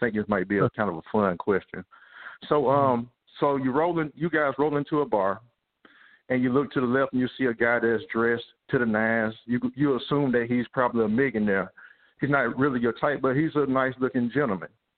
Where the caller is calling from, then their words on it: Dallas, Texas, United States; I'm calling from Dallas.